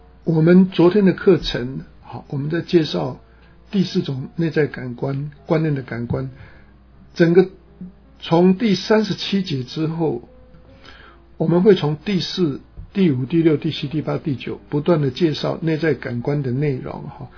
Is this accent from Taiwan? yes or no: no; China; 可能跟我们中国人在看中国人的眼光是不一样的吗